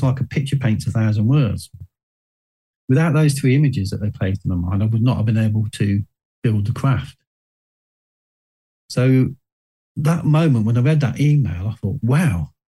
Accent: Hinckley, East Midlands, United Kingdom; my hometown of Hinckley in Leicestershire.

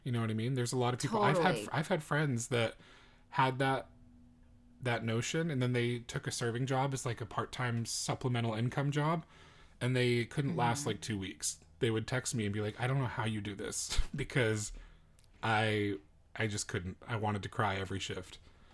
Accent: United States; we're biased because we grew up in America where tipping is the custom.

